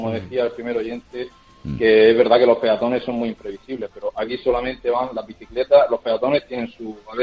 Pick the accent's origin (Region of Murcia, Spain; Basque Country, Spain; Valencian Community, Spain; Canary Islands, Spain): Region of Murcia, Spain; now in Sweden; yo vivo en Suecia, y por el tema de la pandemia y demás, pues hemos estado años sin ir a España. Somos de Murcia.